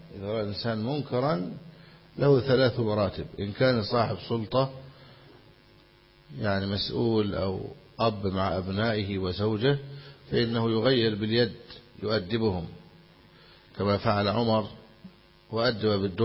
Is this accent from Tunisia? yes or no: no; Egypt; بعض المسلمين يقولون سيدنا مولانا، هي كلمة شائعة عندنا في مصر